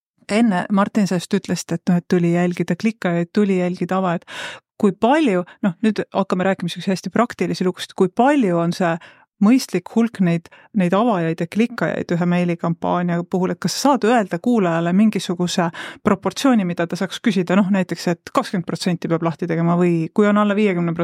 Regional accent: Elva, Tartu County, Estonia; ma olen Elvast pärit.

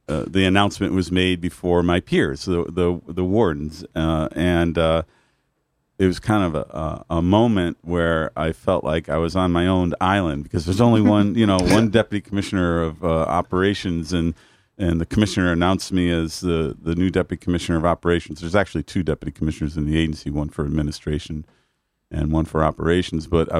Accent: Waterbury, Connecticut, United States; also born or lived in Cheshire; I was born in Cheshire, but I primarily grew up in Waterbury.

